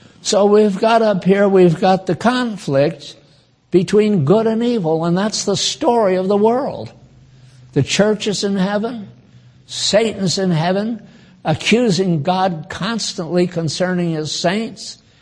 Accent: New England, United States; I come from New England, and patriotism was strong in my day when I was there.

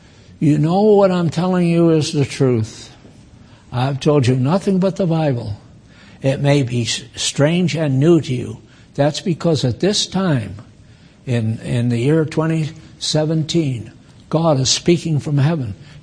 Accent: Connecticut, United States; also born or lived in Maine; I was born in Maine and raised in Connecticut, so I'm one of the six original colonies, and I hate to see our nation going the way it is.

